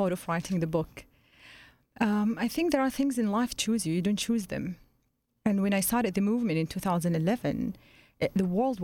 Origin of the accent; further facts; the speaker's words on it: Mecca, Makkah Province, Saudi Arabia; also born or lived in United States; So I explain my whole life from growing up in Mecca to the time I worked and even the time I lived in the U.S.